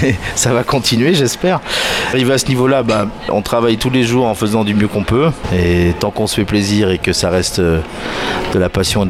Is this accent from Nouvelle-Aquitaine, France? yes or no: yes; Nouvelle-Aquitaine, France; Alors, je suis français d'origine et je viens d'une région qui s'appelle le Périgord. Périgord, c'est dans le sud-ouest de la France.